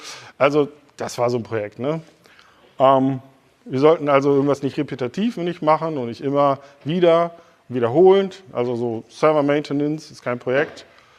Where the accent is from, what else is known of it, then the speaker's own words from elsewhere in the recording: Lübeck, Schleswig-Holstein, Germany; moved away as an adult; now in Hamburg, Germany; komme aus Hamburg, bin gebürtig aufgewachsen in Lübeck